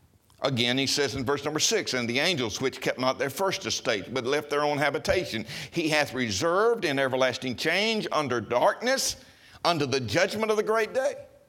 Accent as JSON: {"language": "English", "region": "Mississippi", "country": "United States", "tie": "born or raised there", "said": "As a boy, I grew up in North Mississippi, and there were not a lot of extras in our life."}